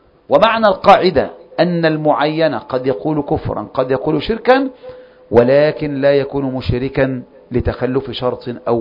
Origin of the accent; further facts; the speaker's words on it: Saudi Arabia; وعندنا في المملكة من يجهل التوحيد